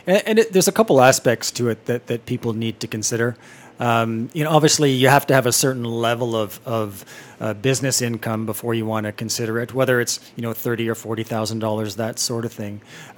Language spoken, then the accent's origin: English; Ontario, Canada; I grew up in Ontario, and I went to University of Toronto, and was working through my education